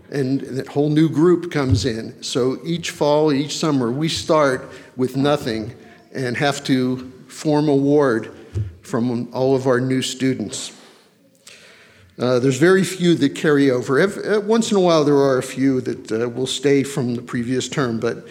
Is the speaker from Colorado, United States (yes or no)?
no; Pennsylvania, United States; I grew up in Pennsylvania in a Jewish family, so I'm a Jewish convert.